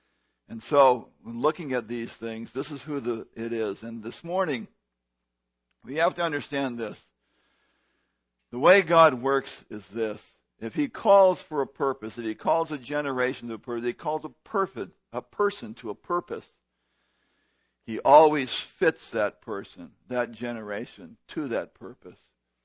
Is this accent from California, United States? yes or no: yes; California, United States; Now, I'm from California. We got some good ones. Okay, we got the Mojave.